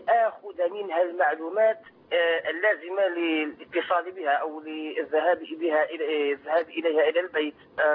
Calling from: Algeria; من الجزائر.

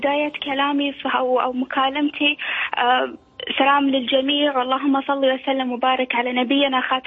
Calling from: Bahrain; انا قاعده اكلمك من البحرين.

